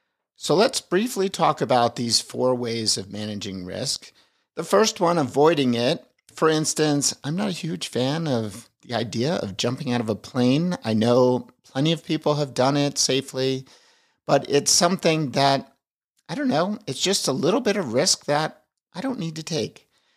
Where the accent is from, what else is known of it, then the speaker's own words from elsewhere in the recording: Longmont, Colorado, United States; coming to you from my hometown of Longmont, Colorado.